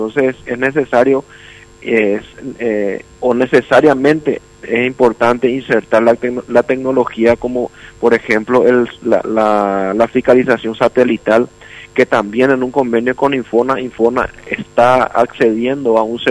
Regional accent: Paraguay

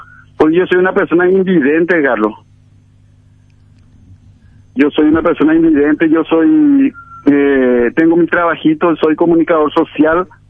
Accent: Itacurubí de la Cordillera, Cordillera, Paraguay; Yo soy de Itacurubí, la cordillera.

